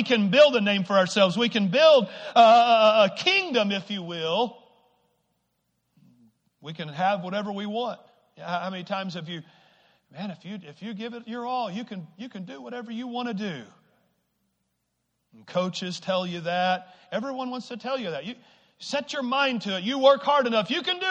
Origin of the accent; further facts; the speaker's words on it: Arkansas, United States; I grew up in Arkansas in a small town of about 800 people. Everybody knew everybody.